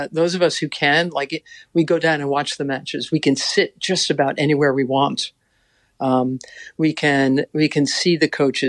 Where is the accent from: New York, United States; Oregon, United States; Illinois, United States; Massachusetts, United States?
New York, United States; Queens; I've loved being in Queens these last few weeks. I'm a chick from Queens.